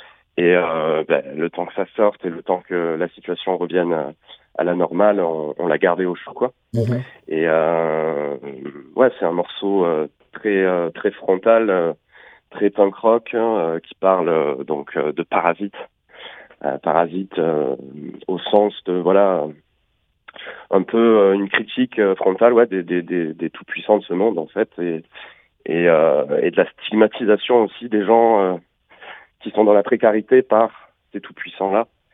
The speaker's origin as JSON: {"language": "French", "town": "Béziers", "region": "Occitanie", "country": "France", "tie": "born or raised there", "said": "Oui, tout à fait, on est tous de Béziers en fait, on est tous nés à Béziers. Aujourd'hui, le groupe est dispatché entre Montpellier et Béziers, mais on est 3 du groupe à vivre encore là-bas. Et... ouais, on est toujours à Béziers."}